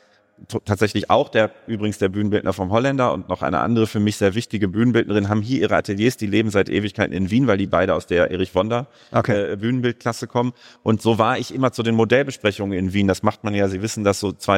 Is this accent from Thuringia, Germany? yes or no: no; Hagen, North Rhine-Westphalia, Germany; Ich komme eben aus Hagen, ich komme aus einer Welt, wo sich für klassische Musik interessieren Widerstand und bedeutete.